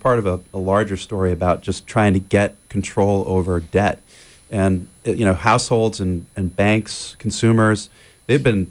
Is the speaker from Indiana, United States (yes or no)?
no; New York, United States; Well, I grew up in Western New York and went to school at SUNY Plattsburgh, which is a college up in the northern part of the state